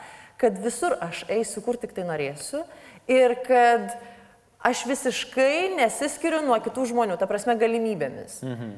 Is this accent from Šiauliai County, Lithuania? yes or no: yes; Kriukai, Šiauliai County, Lithuania; Labai fainas miestas ir labai gera čia. Aišku, ne pats Joniškis, aš mažame miestelėje augau ir gyvenau Kriukuose.